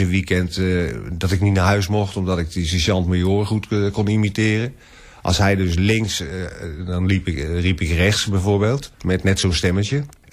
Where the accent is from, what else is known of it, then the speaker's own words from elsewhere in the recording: Utrecht, Netherlands; born there; Dus, maar ik vond dat heel leuk, omdat Utrecht altijd met bijnamen werkt, weet je wel. Dat is wel typisch Utrecht, denk ik.